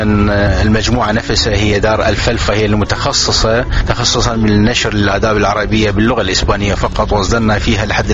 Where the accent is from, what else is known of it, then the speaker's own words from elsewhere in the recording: Iraq; كوننا عراقيين